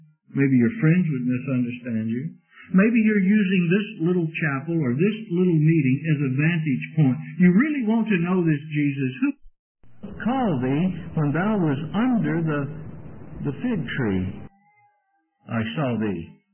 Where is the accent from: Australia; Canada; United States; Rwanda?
United States; Mississippi; I was raised in Mississippi, and we have fig trees in Mississippi. As a boy, I remember playing under the fig tree, playing hide-and-seek with my shirt off.